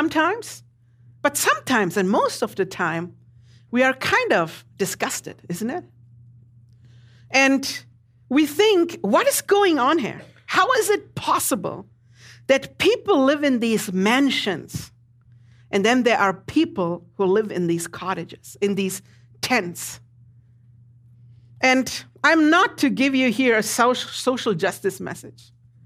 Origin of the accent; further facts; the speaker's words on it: Germany; now in Los Angeles, United States; I'm from Germany, born and raised.